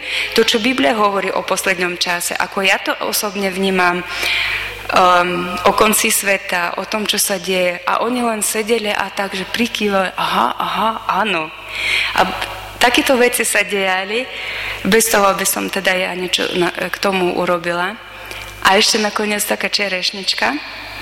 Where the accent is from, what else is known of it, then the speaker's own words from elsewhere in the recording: Kazakhstan; pochádzam z Kazachstána